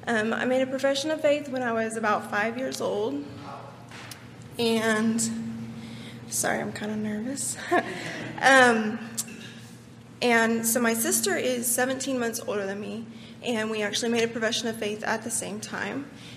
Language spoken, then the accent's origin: English; Collinsville, Oklahoma, United States; now in Rogers, United States; We live in Rogers, and we're moving from Oklahoma. I'm an Okie. This is my first time to live outside of Oklahoma. But I was raised in a Christian home in Collinsville, Oklahoma.